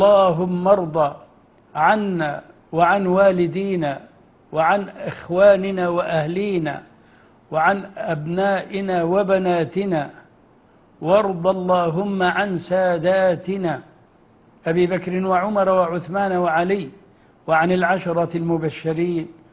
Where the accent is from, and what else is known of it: Egypt